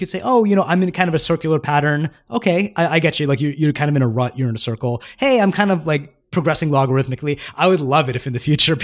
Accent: Boston, Massachusetts, United States; now in Seattle, United States; And so I'm in Seattle and I'm from Boston.

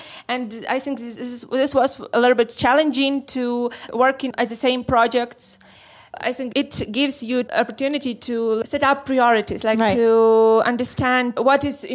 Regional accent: Lviv, Lviv Oblast, Ukraine; We are from Lviv. Lviv is on the west of Ukraine.

